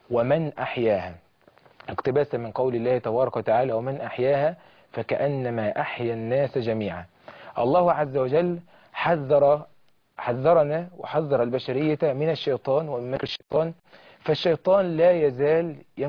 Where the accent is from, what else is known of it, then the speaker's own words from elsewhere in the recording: Egypt; في بلدنا مصر